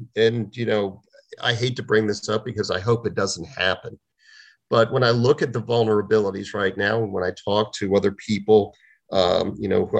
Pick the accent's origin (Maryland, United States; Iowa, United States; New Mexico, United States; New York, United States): Maryland, United States; Baltimore; I'm from Baltimore, Maryland.